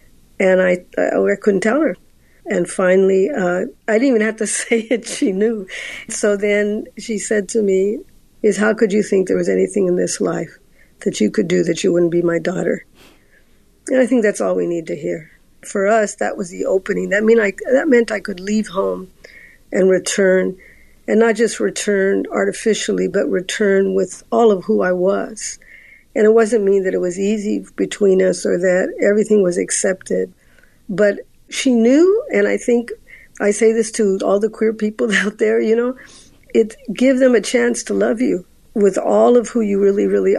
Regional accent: California, United States; growing up in California and so close to the mission and Catholic schools

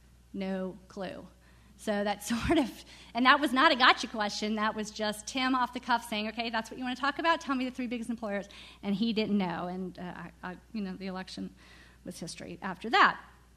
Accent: New Orleans, Louisiana, United States; I'm from New Orleans, and we had a debate with the two men who were running for governor at the time

